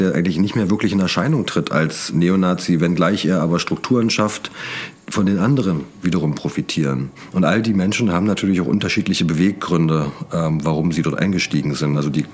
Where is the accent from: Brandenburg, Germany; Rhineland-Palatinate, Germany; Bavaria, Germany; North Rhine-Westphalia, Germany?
Brandenburg, Germany; now in Berlin, Germany; Ich bin aus Brandenburg, bin da auch groß geworden, später nach Berlin gezogen und habe so meine Wendejahre als Jugendlicher und junger Erwachsener dann später in Brandenburg mitbekommen